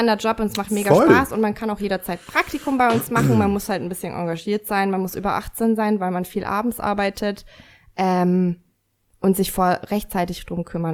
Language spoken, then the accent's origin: German; Bavaria, Germany; now in Nuremberg, Germany; bin am Land groß geworden, deswegen, also in Niederbayern. aber das ist eine andere Geschichte. Ich komme eigentlich aus Niederbayern, aber bin seit 14 Jahren hier in Nürnberg.